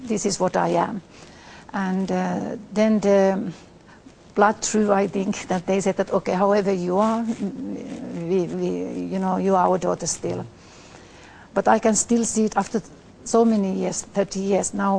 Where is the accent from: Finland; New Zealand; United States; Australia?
Finland; she asked me, where am I from? Am I Finnish? I said, yes.